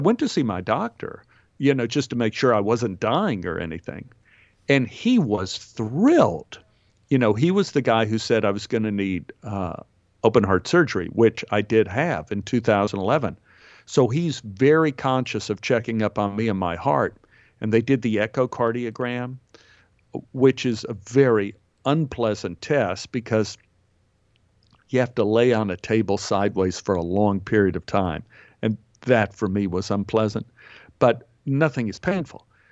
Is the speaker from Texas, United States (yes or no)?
yes; Texas, United States; because growing up in Texas, I spent my life spitting seeds.